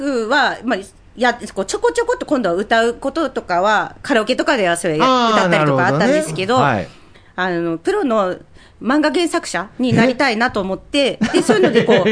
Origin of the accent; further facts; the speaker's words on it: Hokkaido, Japan; 北海道、私出身なんですね。